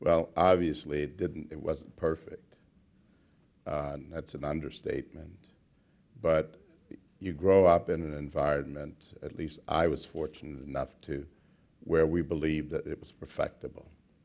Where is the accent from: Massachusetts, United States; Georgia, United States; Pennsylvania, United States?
Georgia, United States; There were obviously things wrong when I grew up in Georgia, and that was pointed out.